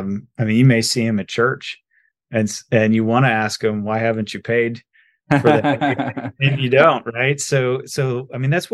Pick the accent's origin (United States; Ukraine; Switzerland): United States; Abilene, Kansas; Yep, Kansas, north of Abilene, Kansas. So Dwight D. Eisenhower's hometown. Our farm ground is all north of Abilene, and 1980s farming was my sort of introduction to agriculture.